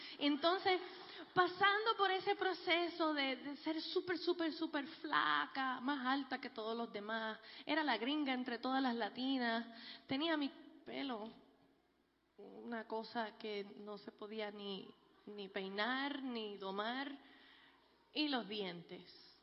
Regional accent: Puerto Rico; also born or lived in New York, United States; nos mudamos de New York a Puerto Rico. Y en Puerto Rico fue donde me crié desde los 7 años y medio de edad. Y me siento más boricua que el coquí.

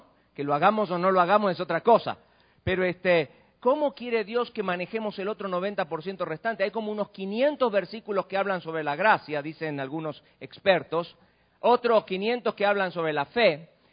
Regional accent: Argentina; Usted ya no es más mexicano y yo ya no soy más argentino.

